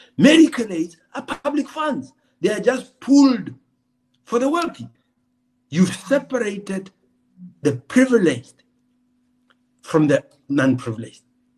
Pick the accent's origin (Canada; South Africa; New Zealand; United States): South Africa; as a South African, you should be able to access your care from a public or private provider